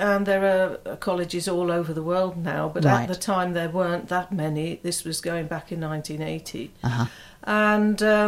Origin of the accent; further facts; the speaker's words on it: Netherlands; because I'm Dutch, I came from Holland.